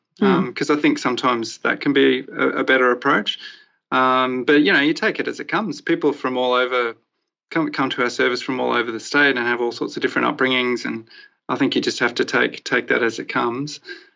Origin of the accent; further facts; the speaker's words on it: Brisbane, Queensland, Australia; I was born in Brisbane and brought up here.